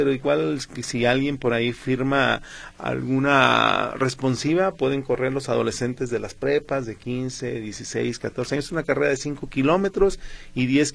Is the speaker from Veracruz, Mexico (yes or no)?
no; Guadalajara, Jalisco, Mexico; soy tapatía y no lo conozco